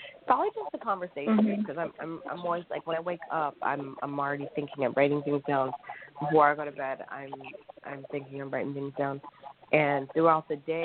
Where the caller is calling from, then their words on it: Corona, California, United States; I'm calling from Corona, California, in Riverside County.